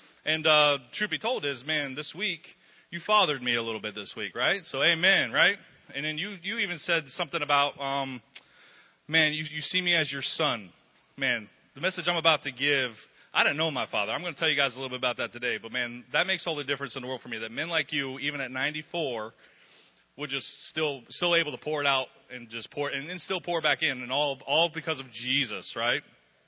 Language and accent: English; Englewood, Florida, United States; But I was born right here in Englewood, Florida, like Pastor said. And, yeah, I graduated with Mitch. I've been here my entire life, and I've seen it grow from one street.